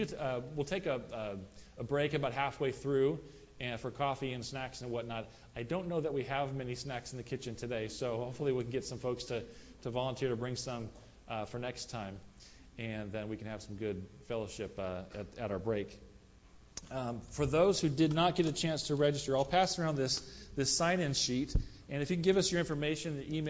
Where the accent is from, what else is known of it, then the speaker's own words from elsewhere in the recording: Midwest, United States; I grew up in the Midwest, and we had sword drills, sword of the Spirit.